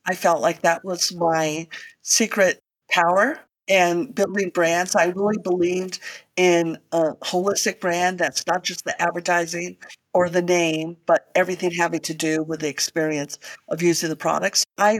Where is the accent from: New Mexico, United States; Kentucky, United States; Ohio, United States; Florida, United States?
New Mexico, United States; Santa Fe; I grew up in Santa Fe, New Mexico. My dad was in sales